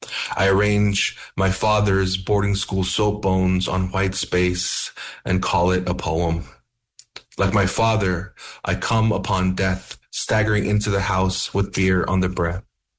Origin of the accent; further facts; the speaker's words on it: Gallup, New Mexico, United States; I have a very ambivalent relationship with Gallup. Again, I consider it my hometown, right? As a border town, it carries so much of my childhood, right? I feel like my memories of Gallup and growing up are sort of divided.